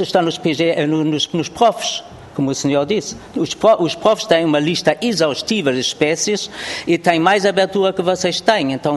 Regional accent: Germany; Eu venho da Alemanha.

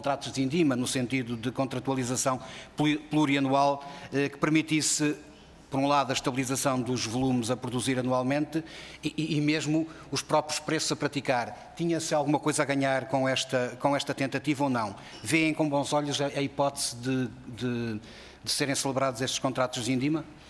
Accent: Norte, Portugal; que somos transmontano-dorienses.

